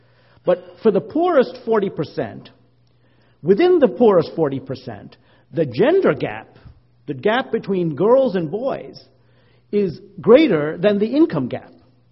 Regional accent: Sri Lanka; even though I'm from Sri Lanka, I only learned this stuff when I was working in South Asia

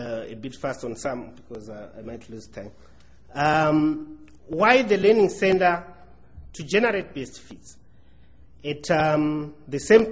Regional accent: Zimbabwe; I come from Zimbabwe.

